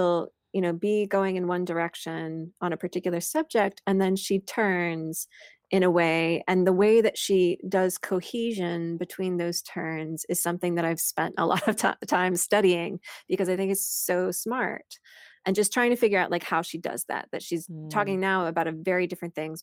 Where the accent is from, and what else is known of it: Missouri, United States; born or raised there